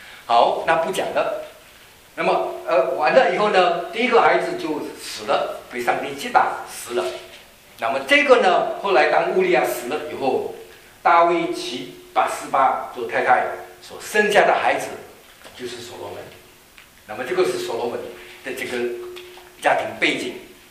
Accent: China; 好像我们中国人常常讲一句话，我是皇帝的子孙，我是唐朝

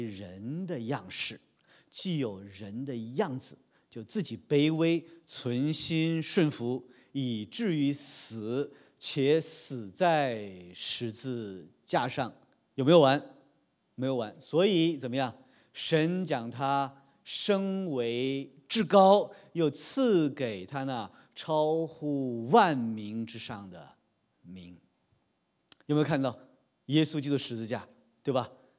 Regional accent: China; 我们中国人有一句老话呀，说这个同锈同锈，有这个词吧？

